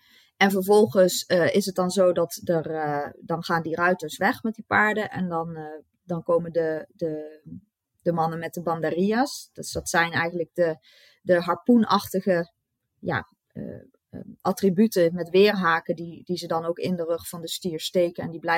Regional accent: Netherlands; Want dat is misschien niet heel logisch om daar als Nederlander überhaupt mee aan de slag te gaan. Want we hebben dat hier niet en we hebben dat ook hier niet gehad op die manier.

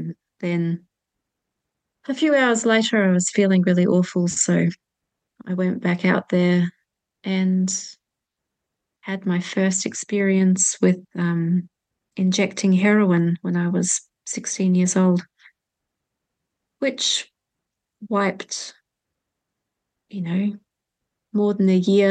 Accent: Australia; also born or lived in New Zealand; We got shipwrecked and ended up living in Australia, where we were homeschooled and traveled in a bus with, you know, bikes on the back and canoes on top and bunk beds.

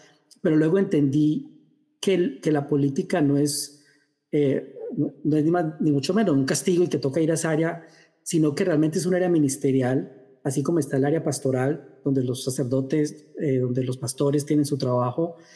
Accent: Colombia; me dediqué a asesorar candidatos, alcaldías, a gobernaciones en mi país original, Colombia, luego a nivel latinoamericano

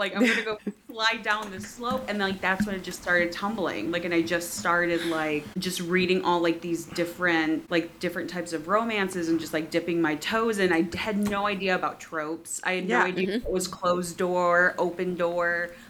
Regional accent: Michigan, United States; because I'm originally from Michigan. So then, like, when I moved from Michigan to California, which I'm in now, I kind of just stopped reading.

